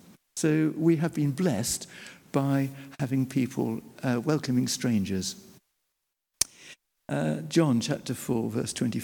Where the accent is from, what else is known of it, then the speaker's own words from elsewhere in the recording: United Kingdom; because I'm British and male